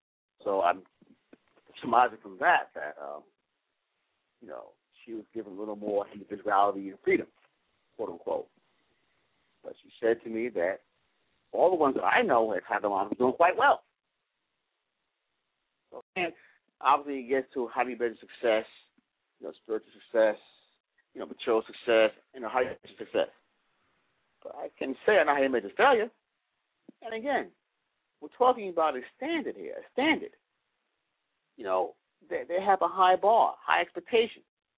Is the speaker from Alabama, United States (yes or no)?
no; New York City, New York, United States; I mean, granted, growing up in New York City, you know, we knew Chinese, you know, elementary school, junior high school.